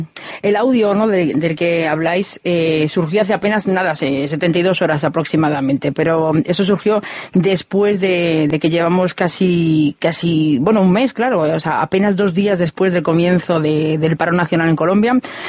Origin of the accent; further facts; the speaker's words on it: Spain; porque yo soy española